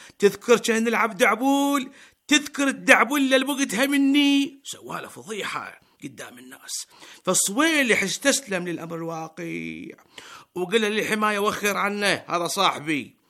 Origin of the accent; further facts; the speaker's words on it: Iraq; ترى بلدنا العراق اليوم مغمى عليه بقسم الطوارئ